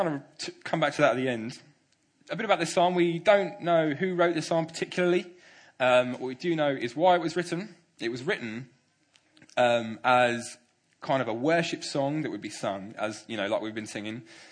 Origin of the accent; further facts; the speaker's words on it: Woking, South East England, United Kingdom; I grew up in Woking. I was part of the Coin Church, which is part of New Frontiers and now also part of Commission.